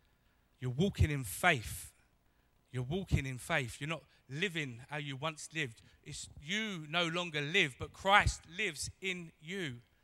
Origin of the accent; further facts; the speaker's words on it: London, United Kingdom; I'm hard. I'm a Londoner.